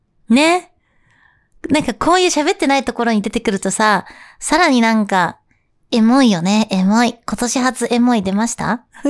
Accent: Tokyo, Japan; 私東京出身、東京育ちなんで、結構その建物に囲まれてきたから、

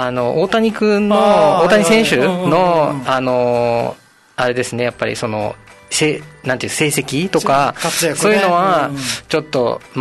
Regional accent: Tokyo, Japan; now in Okinawa, Japan; 僕はですね、はい、出身東京になります。

